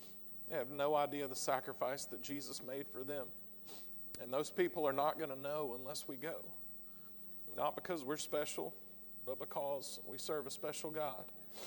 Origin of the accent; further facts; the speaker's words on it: Georgia, United States; My family, we're from Georgia, and so we have a lot of sayings.